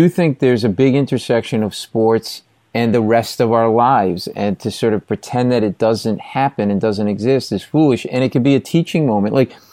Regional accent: Rhode Island, United States; My wife and I grew up in Rhode Island.

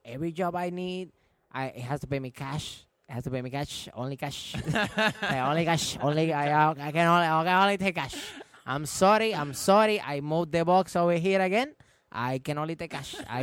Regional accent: Puerto Rico; I'm the only Puerto Rican, basically, on my family.

